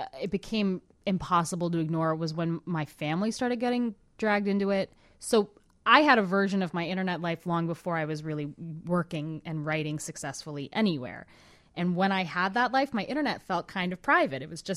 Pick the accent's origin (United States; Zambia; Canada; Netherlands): Canada; it's a brown lady and I'm Canadian